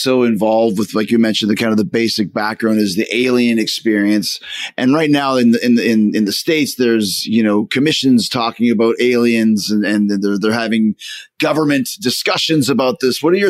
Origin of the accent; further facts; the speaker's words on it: Winnipeg, Manitoba, Canada; I grew up in Winnipeg in Canada, so there's always lots of snow.